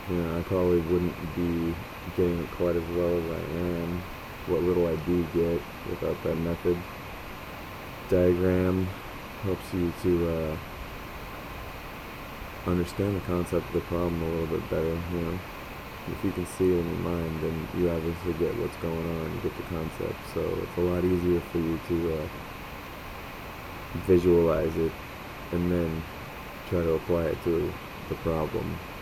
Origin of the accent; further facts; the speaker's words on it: Modesto, California, United States; I'm from Modesto, California in the beautiful Central Valley, right smack in the middle of California.